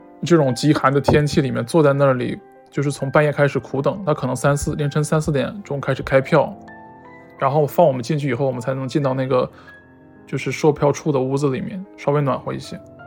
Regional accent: Northeast China, China; 包括我是东北的

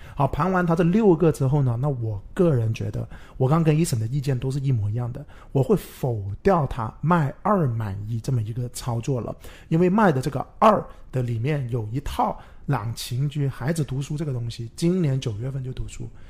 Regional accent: Guangdong, China; 那我是老广，我是可以有能力分开来住

